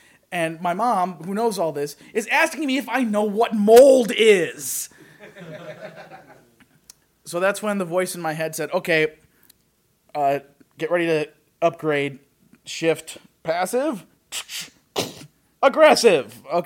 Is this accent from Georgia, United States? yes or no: no; Lake Geneva, Wisconsin, United States; I'm living in a house that I'm renting with my sister near where we grew up in Lake Geneva.